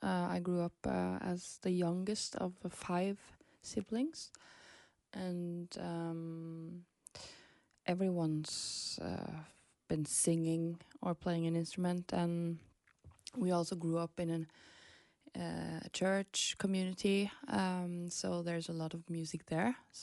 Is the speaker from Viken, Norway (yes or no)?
yes; Kongsberg, Viken, Norway; I'm from Kongsberg, which is like 1 hour or so from Oslo, the capital.